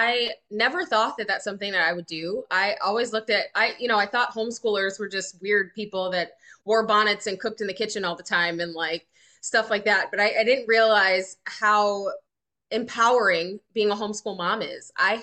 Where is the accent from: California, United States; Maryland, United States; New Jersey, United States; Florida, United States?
New Jersey, United States; East Orange; also born or lived in Lawton, Oklahoma / Texas; we moved from Lawton, Oklahoma, which is a small country town in Oklahoma, then when I was growing up, I was born in Texas. But from then on, we moved to East Orange, New Jersey.